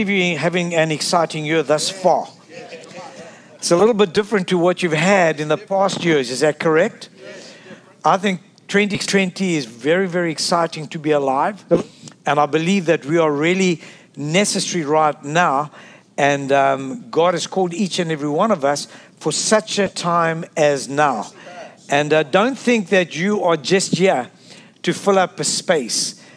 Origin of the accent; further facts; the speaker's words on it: South Africa; You see, I'm from South Africa